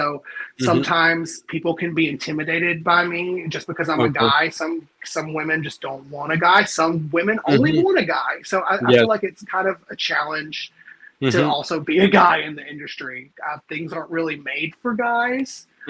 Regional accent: Alabama, United States; I grew up in Alabama. That's an adversity of itself. But as just as a gay guy in Alabama, I've struggled a long time just finding myself and feeling accepted

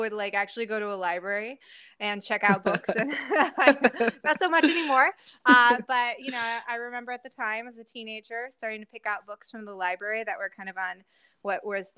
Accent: Indiana, United States; I grew up in Indiana in a very conventional family, conventional American family, you know, a Christian family.

